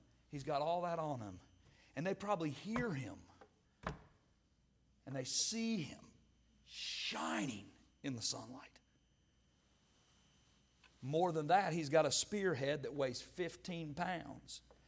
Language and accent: English; Arkansas, United States; And I grew up in Arkansas. And I can't pronounce words.